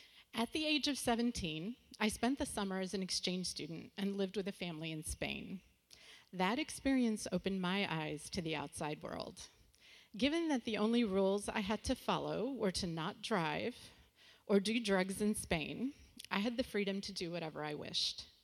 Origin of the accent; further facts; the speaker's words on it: Chicago, Illinois, United States; my younger sister and I joined our parents. I was 9 at the time. We absolutely loved growing up in Chi-Town and grew up as avid Cubs fans.